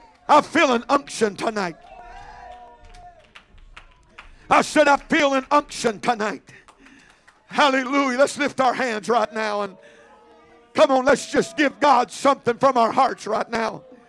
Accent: United States; I was displaying emotion because I'm an American.

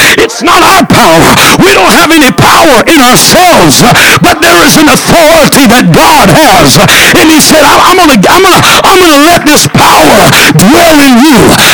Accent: Northwest, United States; Now I'm from the Northwest. You can make your way back to your seat here. And we got snakes about that long.

